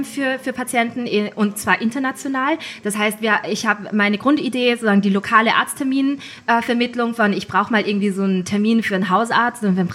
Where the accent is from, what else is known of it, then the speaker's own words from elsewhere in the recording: Linz, Upper Austria, Austria; also born or lived in Vienna; Ich bin eigentlich Österreicherin aus Linz, habe aber dann sehr lange Zeit in Wien studiert und auch gearbeitet.